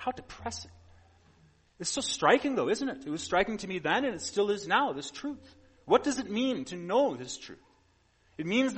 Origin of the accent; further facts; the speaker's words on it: Wisconsin, United States; also born or lived in Minnesota; I grew up in Wisconsin and Minnesota.